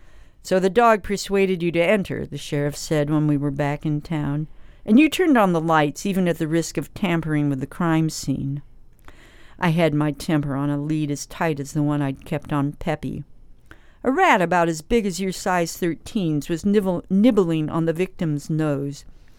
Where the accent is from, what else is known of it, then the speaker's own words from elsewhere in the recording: Lawrence, Kansas, United States; now in Chicago, United States; I live in Chicago now, but I grew up in Lawrence.